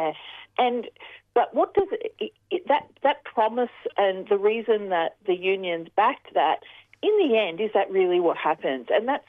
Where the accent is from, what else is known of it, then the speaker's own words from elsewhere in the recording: Werribee, Victoria, Australia; For me, I grew up in Werribee in the outer suburbs of Melbourne, as people would know, and my dad worked in the oil refinery at Altona.